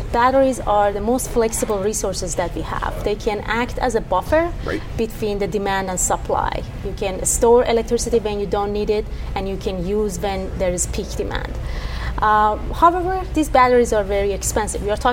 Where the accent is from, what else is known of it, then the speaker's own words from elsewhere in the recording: Iran; moved away as an adult; now in Pittsburgh, United States; I come from Iran. I came to U.S. in 2011 to study